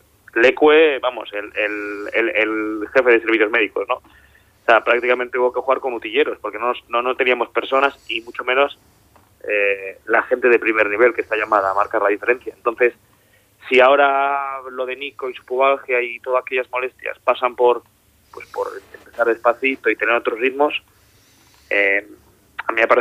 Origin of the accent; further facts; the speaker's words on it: Bilbao, Basque Country, Spain; porque aquí ya yo somos todos porque somos de Bilbao